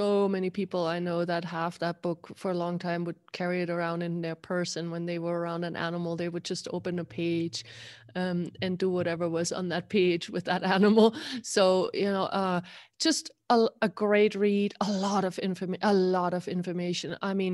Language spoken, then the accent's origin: English; Germany; and I'm from Germany, so hello.